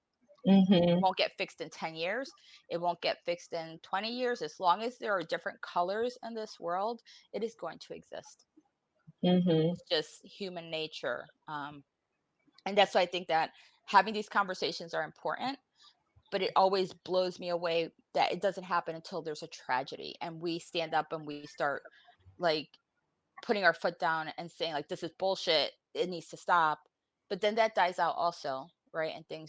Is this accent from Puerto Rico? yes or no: yes; Puerto Rico; now in United States; I grew up in Puerto Rico. Everyone's Puerto Rican there. I did not encounter racism until I moved to the States